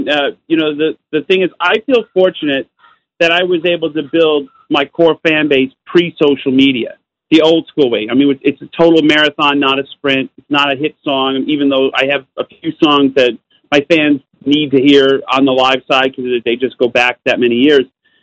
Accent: Utica, New York, United States; They thought I was British for like 10 years. And I'm like, no, I'm from Utica, New York.

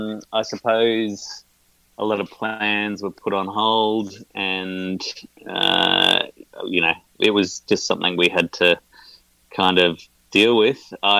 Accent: Brisbane, Queensland, Australia; now in Melbourne, Australia; Melbourne's home. I grew up in Brisbane

